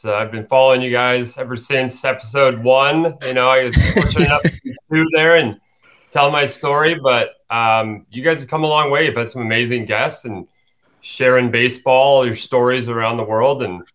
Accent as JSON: {"language": "English", "region": "British Columbia", "country": "Canada", "said": "I'm from British Columbia"}